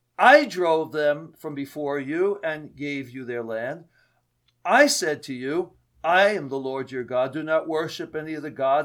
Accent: United States; I remember growing up in America.

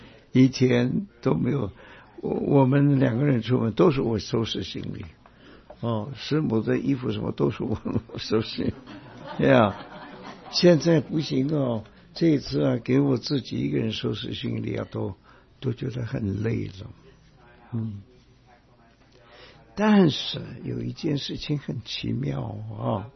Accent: China; 就像我们中国人说，人在福中不知福

